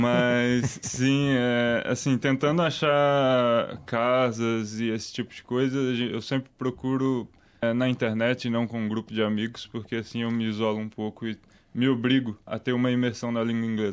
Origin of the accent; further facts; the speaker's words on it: Belo Horizonte, Minas Gerais, Brazil; eu sou de Belo Horizonte, a minha universidade é Centro Universitário Newton Paiva.